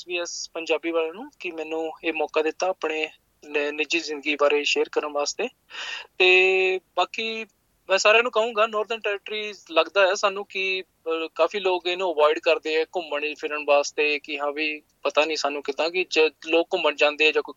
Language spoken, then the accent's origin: Punjabi; Hoshiarpur, Punjab, India; now in Alice Springs, Australia; ਮੈਂ ਹੁਸ਼ਿਆਰਪੁਰ ਤੋਂ ਆ, ਖਾਸ ਹੁਸ਼ਿਆਰਪੁਰ ਤੋਂ ਹੀ ਆ। ਤੇ ਮੇਰਾ ਇੱਥੇ ਮੈਂ ਇਕੱਲਾ ਹੀ ਰਹਿੰਦਾ, ਤੇ ਮੇਰੀ ਮੋਸਟਲੀ ਫੈਮਿਲੀ ਜ਼ਿਆਦਾਤਰ ਕੈਨੇਡਾ ਰਹਿੰਦੀ ਆ, ਤੇ ਕੁਛ ਫੈਮਿਲੀ ਮੇਰੀ ਇੰਡੀਆ ਹੀ ਆ, ਤੇ ਇਕੱਲਾ ਹੀ ਆ ਮੈਂ ਇੱਥੇ ਐਲਿਸ ਸਪ੍ਰਿੰਗ 'ਚ।